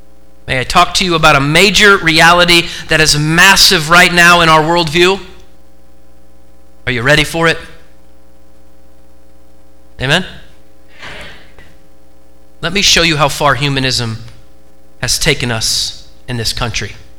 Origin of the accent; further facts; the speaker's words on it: Oregon, United States; I'm from Oregon, go Ducks.